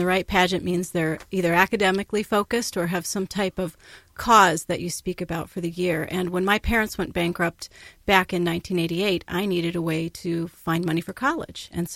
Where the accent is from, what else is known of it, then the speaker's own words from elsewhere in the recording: Bettendorf, Iowa, United States; also born or lived in Minnesota, United States; So I'm from Iowa. I was born in Minnesota and raised in the Quad Cities, which is Bettendorf, Iowa.